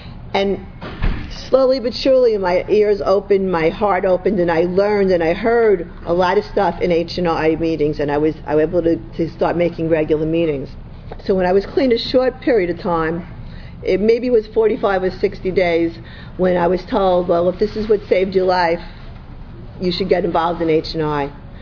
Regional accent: Bronx, New York, United States; I'm an addict from the Bronx, and I'm a product of H&I.

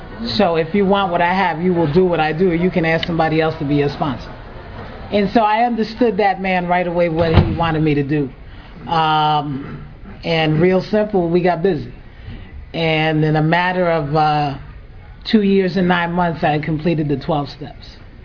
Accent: Brooklyn, New York, United States; And born and raised in Brooklyn, moved to New Rochelle.

